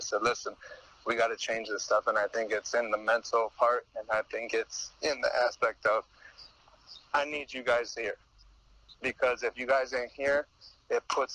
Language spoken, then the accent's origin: English; Toledo, Ohio, United States; I grew up in Toledo, Ohio. You can look at me and see the lifestyle that I used to live.